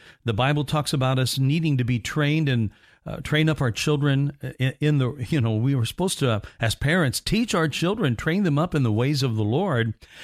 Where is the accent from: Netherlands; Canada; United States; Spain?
United States; Evansville, Indiana; I grew up in Evansville, Indiana. That is right down the road from New Harmony, Indiana.